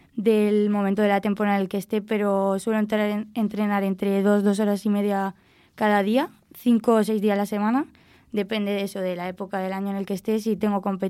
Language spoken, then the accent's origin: Spanish; Soria, Castile and León, Spain; yo soy de Soria y al vivir en una ciudad tan pequeñita pues no había equipo de chicas